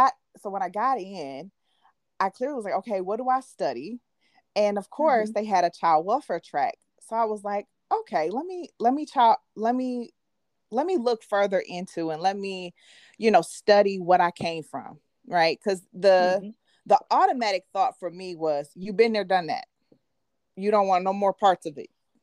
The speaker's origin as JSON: {"language": "English", "region": "Michigan", "country": "United States", "said": "I come from Michigan, and Michigan has been in a lawsuit"}